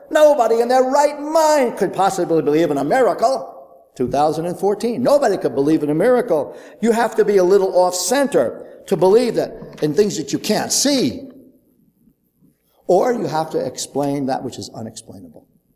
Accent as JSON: {"language": "English", "town": "Brooklyn", "region": "New York", "country": "United States", "tie": "born there", "said": "Listen, I was born in Brooklyn, New York. I rode the subways."}